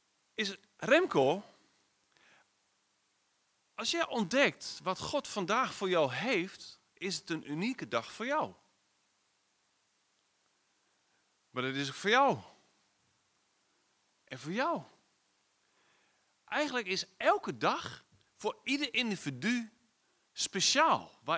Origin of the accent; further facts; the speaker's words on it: Netherlands; als we niet oppassen als Nederlanders, klagen we echt een hoop hoor.